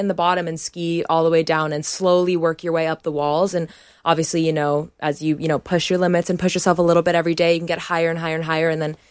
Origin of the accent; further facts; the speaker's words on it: United States; I was born in America and I grew up there, but my dad is British, my mom is Malaysian, so I've had all these kind of like influences growing up.